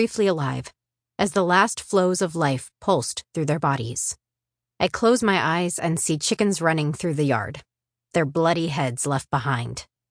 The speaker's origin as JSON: {"language": "English", "town": "Oark", "region": "Arkansas", "country": "United States", "tie": "born or raised there", "said": "I grew up in the 1980s in rural Arkansas, the center of the meatpacking industry in America. The Ozark Mountains are home to a constellation of economically depressed towns like Oark, where I was born."}